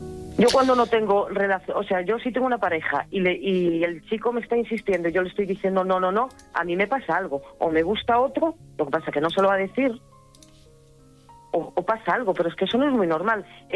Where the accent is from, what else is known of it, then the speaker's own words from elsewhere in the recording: Galicia, Spain; soy de Galicia.